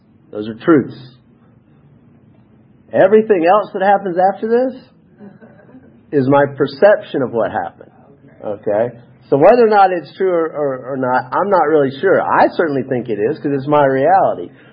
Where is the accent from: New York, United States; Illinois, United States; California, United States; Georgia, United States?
Georgia, United States; Snellville; I was born and raised here in Georgia. There's not many of us. And I grew up in Snellville.